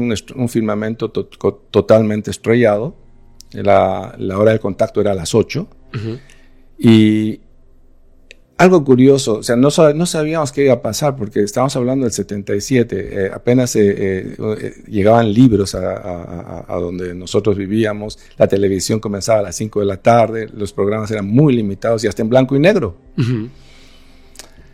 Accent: Bolivia; also born or lived in Peru; Yo nací en Bolivia, hemos vivido en Bolivia los primeros años y ahora mismo radico en Bolivia

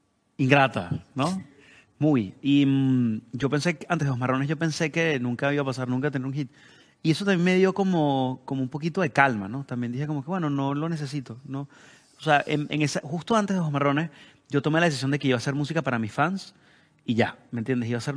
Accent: Venezuela; moved away as an adult; also born or lived in Mexico; yo salí de Venezuela, estaba haciendo vida en México y así.

